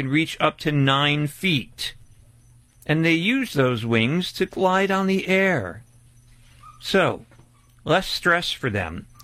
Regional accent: Scranton, Pennsylvania, United States; like in our hometown, myself and my niece Kayla are here. We're from Scranton, Pennsylvania

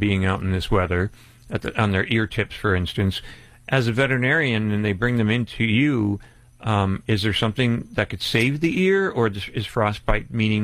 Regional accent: Scranton, Pennsylvania, United States; like in our hometown, myself and my niece Kayla are here. We're from Scranton, Pennsylvania

